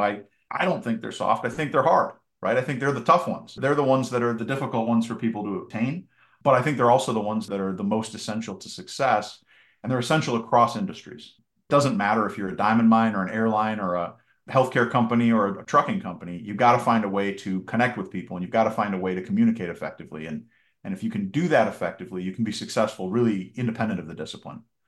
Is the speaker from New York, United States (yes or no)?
no; Minnesota, United States; So short version on me, I grew up in Minnesota. I went to college at Wisconsin